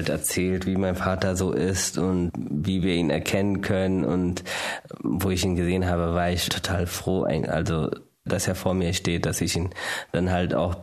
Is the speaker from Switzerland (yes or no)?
no; India; German is a second language; now in Germany; Ich bin in Indien aufgewachsen mit den Leuten, die dann halt Turban tragen und wo die Väter langen Bart haben oder die Söhne später auch.